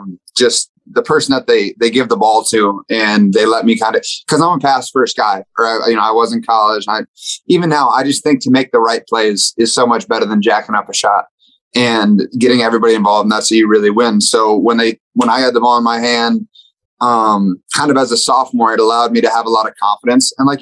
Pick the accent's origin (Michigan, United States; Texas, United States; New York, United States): Texas, United States; But if they go Spanish, I'm from Texas. I took 4 or 5 years in high school, so I can put things together.